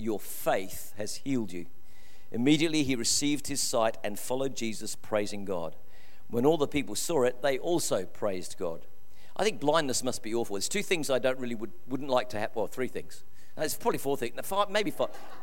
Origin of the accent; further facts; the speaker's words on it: England, United Kingdom; accent: English; moved away; Well, it comes out in my old English accent. That's the only word I've hung on to, I think.